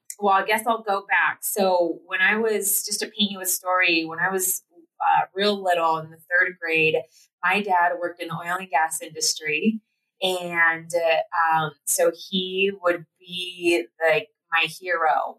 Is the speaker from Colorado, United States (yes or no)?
yes; Platteville, Colorado, United States; And we grew up in Platteville, Colorado.